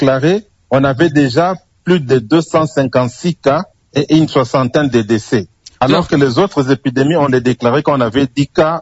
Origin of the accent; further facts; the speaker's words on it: Ituri, DR Congo; qui est une zone minière, et qui est une zone avec l'insécurité, je viens de l'Ituri.